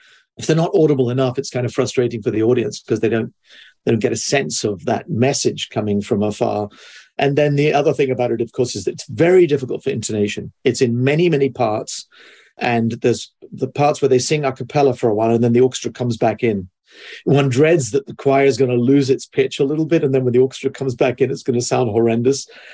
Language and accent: English; England, United Kingdom; also born or lived in Toronto; I grew up in England. I mean, I was born in Toronto, but from the age of 5 to 19, I grew up.